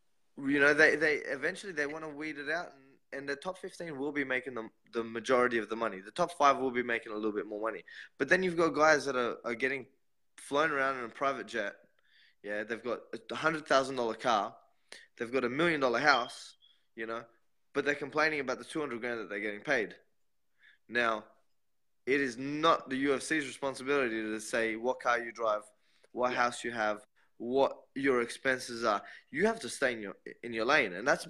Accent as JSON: {"language": "English", "country": "Australia", "said": "And maybe I'm a bit simple-minded because I'm from Australia."}